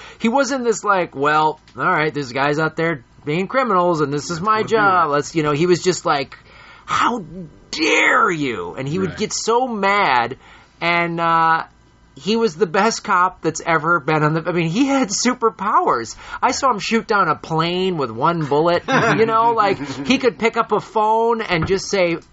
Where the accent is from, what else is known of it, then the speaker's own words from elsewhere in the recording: Midwest, United States; First of all, growing up in the Midwest, it's this wonderful postcard for Hawaii.